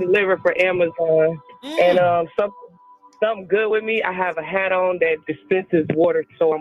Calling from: Greensboro, North Carolina, United States; Greensboro, North Carolina.

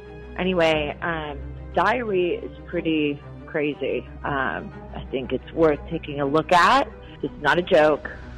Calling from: Florida, United States; Hi there, I'm calling from Florida.

